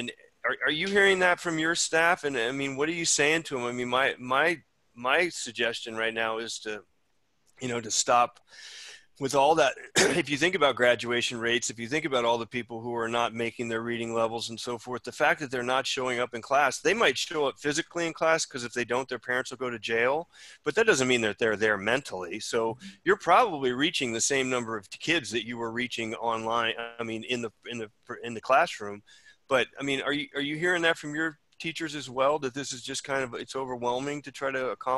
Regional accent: California, United States; from a number of mask, non-mask enthusiasts in my home state of California

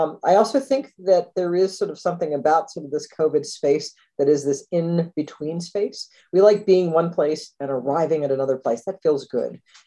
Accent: Philadelphia, Pennsylvania, United States; And I said, I'm from Philly. I don't scare easy.

